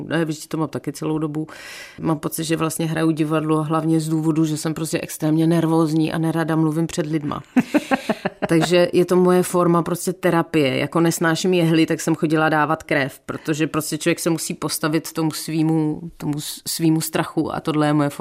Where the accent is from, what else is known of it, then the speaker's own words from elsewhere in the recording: Prague, Czechia; Jo. Já jsem hrdý rodák.